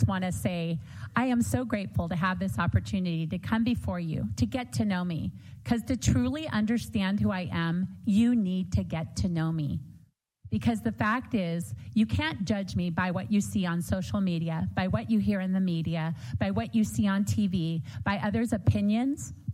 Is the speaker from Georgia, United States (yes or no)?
no; California, United States; I'm also Indian. I'm Osage Indian. … the city of Azusa, that's my family. I'm California through and through.